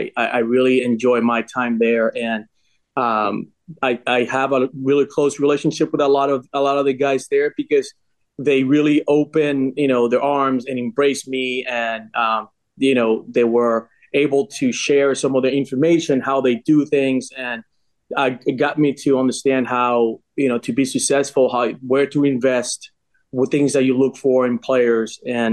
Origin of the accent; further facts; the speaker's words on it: Miami, Florida, United States; At the time, I came from Miami. I wasn't exposed to a lot of that in Miami.